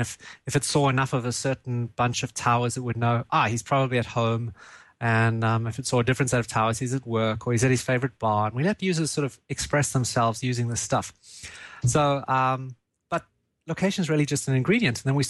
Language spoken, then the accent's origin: English; South Africa; now in Munich, Germany; I'm coming in from Munich, Germany today. Originally, I'm from South Africa, but I've somehow managed to end up here in Germany.